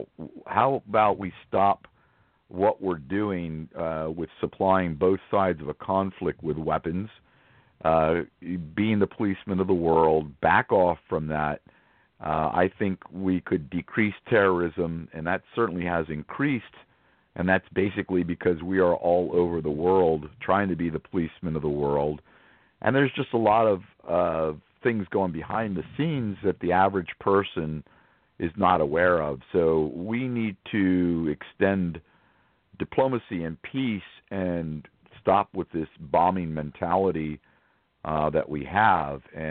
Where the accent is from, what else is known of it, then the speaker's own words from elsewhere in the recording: Coatesville, Pennsylvania, United States; born there; And I'm originally born from Coatesville, Pennsylvania, which is, again, outside of Philadelphia, and it's part of the 16th Congressional.